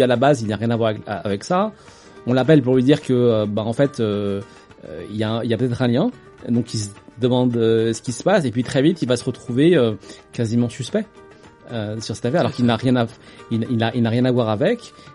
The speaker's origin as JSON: {"language": "French", "town": "Algiers", "region": "Algiers Province", "country": "Algeria", "tie": "born or raised there", "said": "c'est une bibliothèque très éclectique dans laquelle j'ai grandi à Alger."}